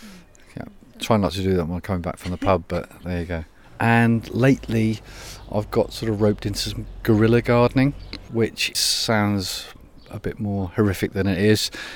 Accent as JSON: {"language": "English", "town": "Ipswich", "region": "East of England", "country": "United Kingdom", "moved": "as an adult", "lives_now": "London, United Kingdom", "said": "I'm originally from Ipswich, lived in London since I was 18, but I've lived in Newham for 30 years."}